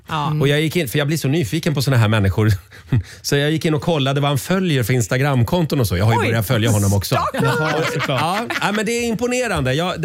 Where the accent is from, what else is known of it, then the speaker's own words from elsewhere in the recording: Gävle, Gävleborg County, Sweden; accent: Gävle; Jag kommer från Gävle.